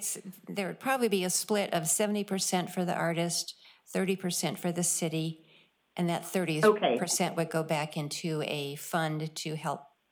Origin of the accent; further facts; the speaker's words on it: Newport, United States; from Newport. I'm one of the city councilors